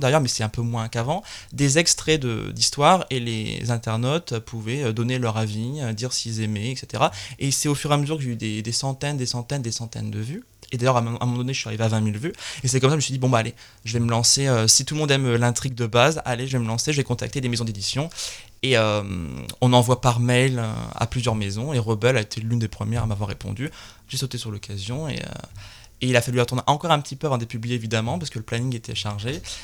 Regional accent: Amiens, Hauts-de-France, France; born there; je suis né à Amiens, et puis je vis aussi maintenant aussi sur Abbeville.

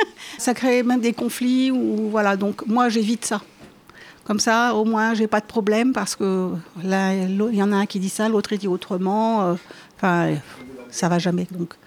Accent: Paris, Île-de-France, France; puisque moi, je suis parisienne à la base.

